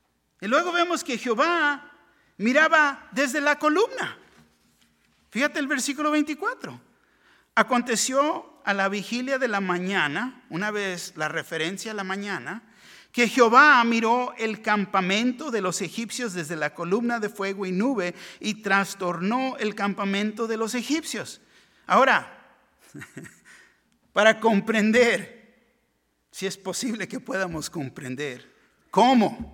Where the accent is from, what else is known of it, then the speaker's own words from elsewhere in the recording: Tijuana, Baja California, Mexico; Me recuerdo de niño como cuando llovía en Tijuana.